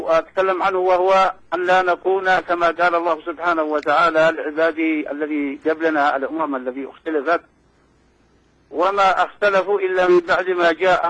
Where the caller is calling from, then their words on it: Sanaa, Yemen; من صنعاء اليمن يا اخي